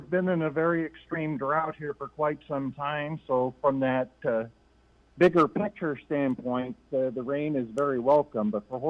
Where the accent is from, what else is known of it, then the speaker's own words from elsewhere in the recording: Pacific Northwest, United States; I was going to Yakima Meadows, and I'm from the Northwest, so they were sending me back home